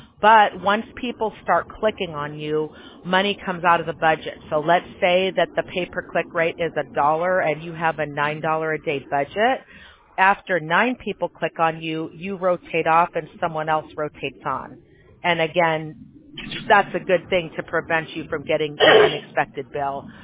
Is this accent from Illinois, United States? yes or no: yes; Chicago, Illinois, United States; I was used to tornadoes growing up in Chicago, but not used to earthquakes.